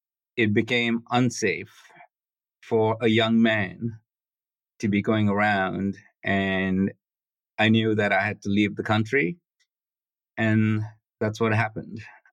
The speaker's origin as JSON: {"language": "English", "country": "Sri Lanka", "tie": "born or raised there", "said": "Life growing up on a small island was peaceful, cut off from the rest of the world."}